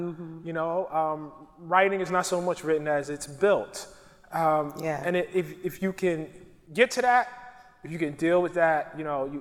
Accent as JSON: {"language": "English", "town": "Baltimore", "region": "Maryland", "country": "United States", "tie": "born or raised there", "said": "I grew up in Baltimore, so there was a close, you know, relation there."}